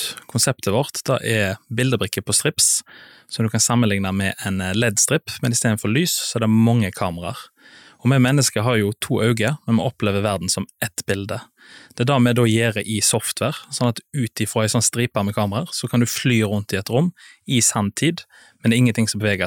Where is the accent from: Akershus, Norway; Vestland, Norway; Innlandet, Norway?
Vestland, Norway; Moster; now in Oslo, Norway; født og oppvokst på Moster